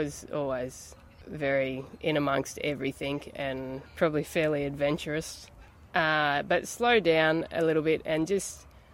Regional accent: Katherine, Northern Territory, Australia; I am from Catherine. I am born and bred.

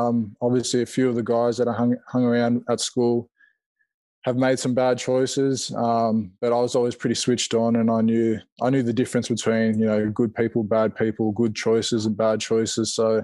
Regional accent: Sydney, New South Wales, Australia; I was born and bred in Sydney. So I was born St. George Hospital. So and I grew up in that area around where, yeah, St. George Dragons play.

